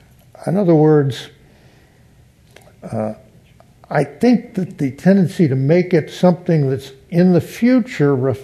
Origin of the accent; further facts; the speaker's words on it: United States; Well, yes, actually, because I'm an American, yes.